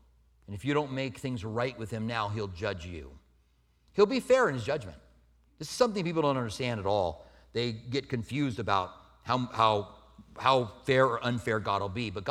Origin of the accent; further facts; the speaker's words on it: Clinton, Iowa, United States; The world thinks we're from Podunk, Clinton, Iowa, which I am from there.